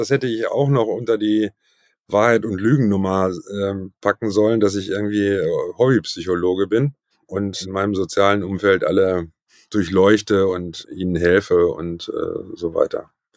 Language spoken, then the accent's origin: German; North Rhine-Westphalia, Germany; ich komme aus Ostwestfalen, also zwischen Teutoburger Wald und Wiengebirge.